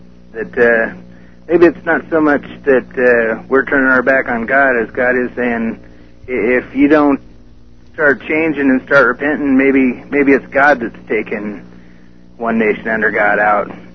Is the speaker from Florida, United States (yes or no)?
no; Colorado, United States; born there; Where I was born at in Colorado, in the museum, they had a skeleton that was like about 10 feet tall.